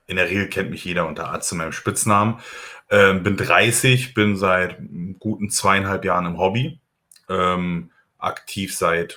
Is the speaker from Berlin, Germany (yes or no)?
yes; Berlin, Germany; Gott sei Dank, als Berliner ist das ein Katzensprung von einer guten Dreiviertelstunde.